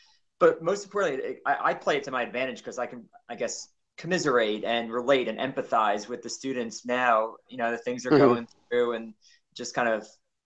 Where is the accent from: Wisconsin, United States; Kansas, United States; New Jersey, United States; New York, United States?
New Jersey, United States; moved away as an adult; I'm born and raised in New Jersey and found my way south after I determined that I'm not a big fan of snow or traffic.